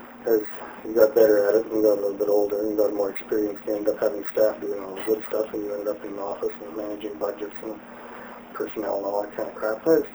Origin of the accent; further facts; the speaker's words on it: Alberta, Canada; No, I was raised in Alberta.